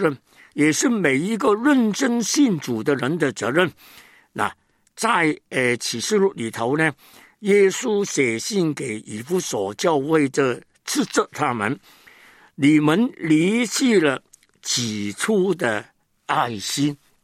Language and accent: Chinese; China; 他是英国人，根本与我们中国人无关。